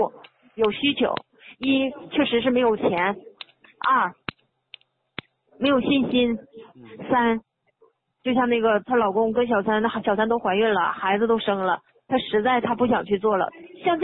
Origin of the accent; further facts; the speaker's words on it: Harbin, Heilongjiang, China; also born or lived in Beijing; now in Guangzhou, China; 我家是东北哈尔滨的。